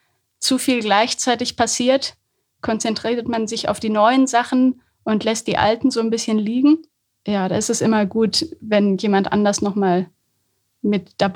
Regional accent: Höxter, North Rhine-Westphalia, Germany; Aus Höxter.

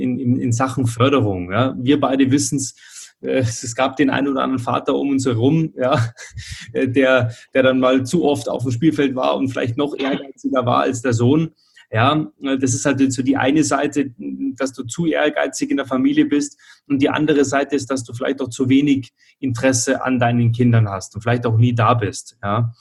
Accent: Munich, Bavaria, Germany; ich komme ja auch aus dem Münchner Süden

